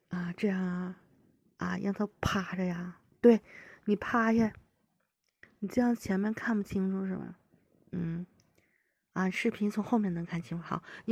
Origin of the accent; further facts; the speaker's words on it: northern China, China; 对，我们北方人，你们是哪里人啊？